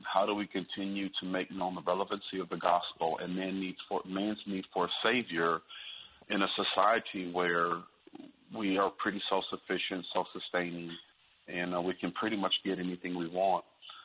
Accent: Waterloo, Iowa, United States; I am originally from the Cedar Valley, so within your listening area, which would be the Northeast Iowa Waterloo area.

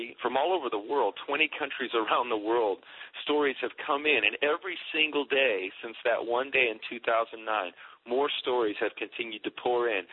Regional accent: Chicago, Illinois, United States; I was a big Cubs fan growing up in Chicago

